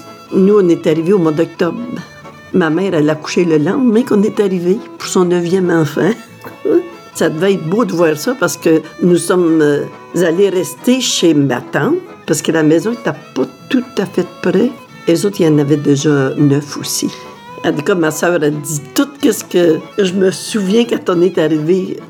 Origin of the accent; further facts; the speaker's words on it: Cloutier, Quebec, Canada; also born or lived in Gentilly; Je suis née à Gentilly. Je suis arrivée à Cloutier